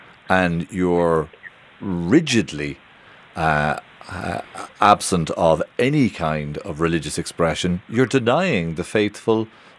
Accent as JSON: {"language": "English", "country": "Ireland", "said": "I am an Irish person with an Irish passport."}